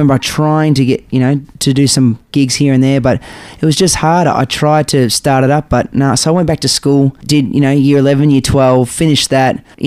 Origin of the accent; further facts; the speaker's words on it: Geelong, Victoria, Australia; So, for example, I did a gig at Geelong, in my hometown.